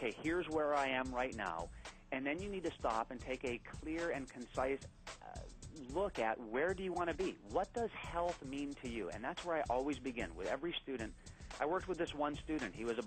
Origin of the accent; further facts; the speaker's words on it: Hawaii, United States; it's a fancy Hawaiian word, I'm from Hawaii